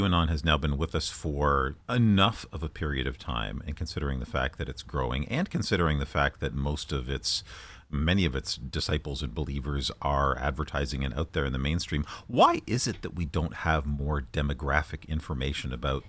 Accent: Canada; Of course, I'm Canadian, right?

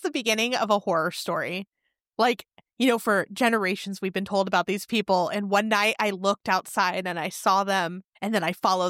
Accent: California, United States; That sounds crazy. And I'm from California. I hadn't heard of any of this.

